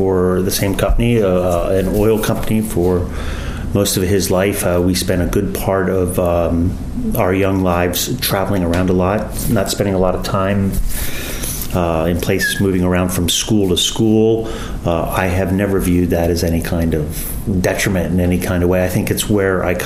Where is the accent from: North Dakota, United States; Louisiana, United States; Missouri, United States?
Louisiana, United States; New Orleans; also born or lived in Philadelphia; No, I grew up in New Orleans. I went to school, not originally. I was born in Philadelphia. But I traveled a lot in the Deep South.